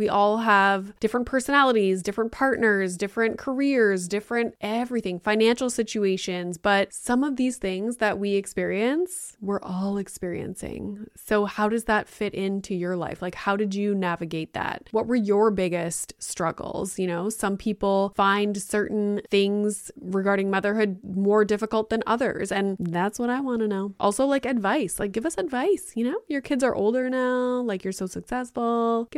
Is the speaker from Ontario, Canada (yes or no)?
yes; Ontario, Canada; and I grew up in Northern Ontario, which is like 10 times worse with regard to resources and specialists and whatnot.